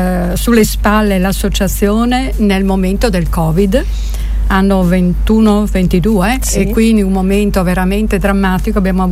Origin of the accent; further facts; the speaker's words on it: Paluzza, Friuli-Venezia Giulia, Italy; io che sono di Paluzza